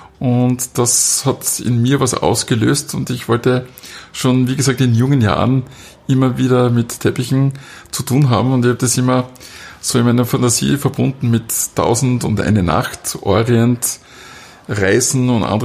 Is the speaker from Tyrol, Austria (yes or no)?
no; Wildon, Styria, Austria; Doch, ich bin schon Grazer, bin aber eben in der Südsteiermark, in Wildon aufgewachsen und dann in Leimitz zur Schule gegangen.